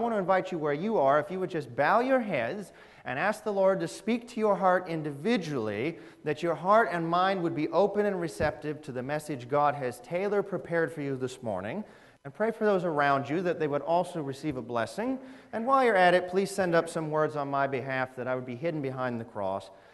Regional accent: Augusta, Georgia, United States; born there; Dating myself a little bit, I was born in Augusta back when it was called St. Joseph's Hospital.

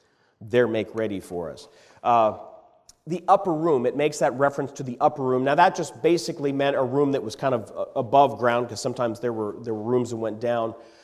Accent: Pennsylvania, United States; When I grew up in Pennsylvania, my parents and my family always used this expression. It's kind of around the Pittsburgh region

